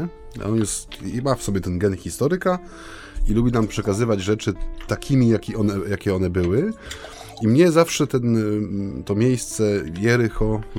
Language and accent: Polish; Silesian Voivodeship, Poland; I wlos w te krzoki, jak to go dają u nas na Śląsku.